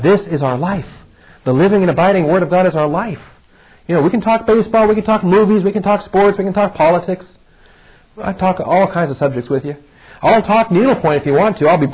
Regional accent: West Coast, United States; I grew up on the West Coast and it was

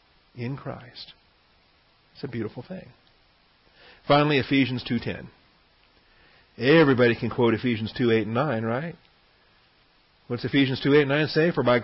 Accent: West Coast, United States; Of course, I'm from the West Coast.

